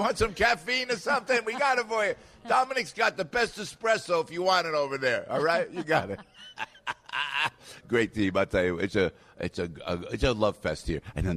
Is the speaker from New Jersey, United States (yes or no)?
yes; Passaic, New Jersey, United States; born there; I was born in Passaic, New Jersey.